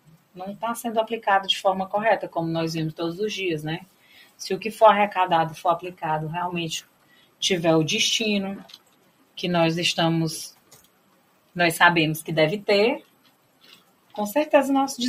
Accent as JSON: {"language": "Portuguese", "town": "Teresina", "region": "Piauí", "country": "Brazil", "said": "Eu sou teresinense."}